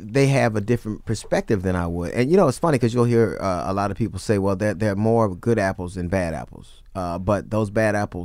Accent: Los Angeles, California, United States; And I remember 8 years old growing up in Los Angeles.

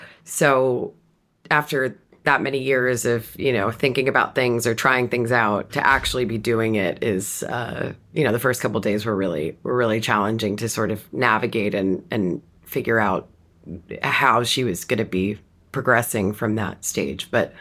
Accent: United States; having grown up as a woman in the world as we know it, and as an American woman also, it was a really freeing thing to think

